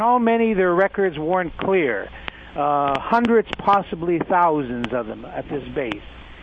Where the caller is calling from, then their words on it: Kurtistown, Hawaii, United States; I'm here from Kurdistown, Hawaii, on what's known as the Big Island, 10 miles from the city of Hilo.